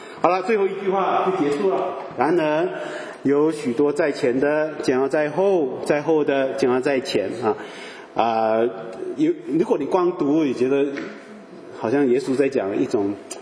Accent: Malaysia; 我们马来西亚，当然我们马来西亚人很好玩的啦，不过我长大的地方啊，以前是小镇啊，现在回去哇大城市哈

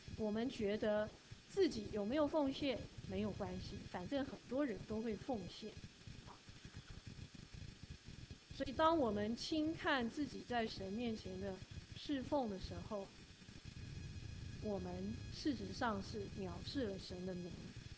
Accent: China; 我们是中国人

